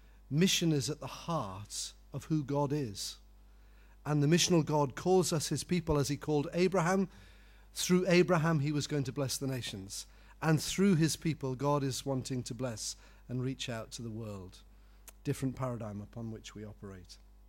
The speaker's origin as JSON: {"language": "English", "region": "North East England", "country": "United Kingdom", "said": "I'm a simple Geordie lad, I was born on Tyneside, I come from an unchurched background"}